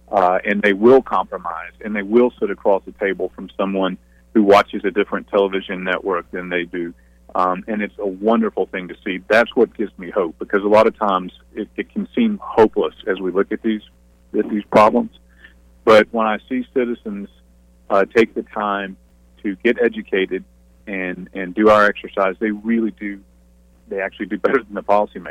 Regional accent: Georgia, United States; I've served as the COO of two state agencies in my home state of Georgia.

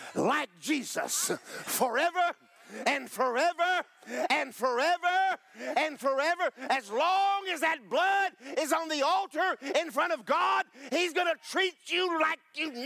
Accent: Florida, United States; every time I go someplace, they'll look at me and go, where are you from? I said, Florida.

